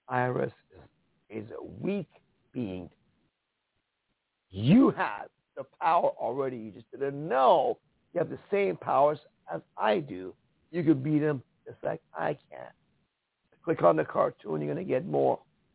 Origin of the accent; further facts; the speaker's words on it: Iran; I could not talk like this in Iran, where I came from. When I was growing up in Iran as a child in the 1970s